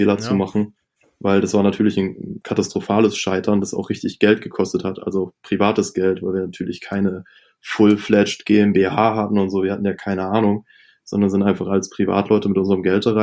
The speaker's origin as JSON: {"language": "German", "town": "Itzehoe", "region": "Schleswig-Holstein", "country": "Germany", "tie": "born there", "said": "Und ich komme ja gebürtig aus Itzehoe"}